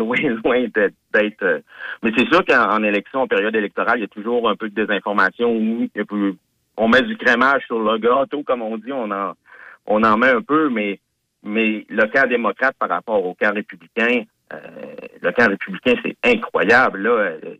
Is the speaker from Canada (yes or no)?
yes; Canada; me semble, en tant que Canadien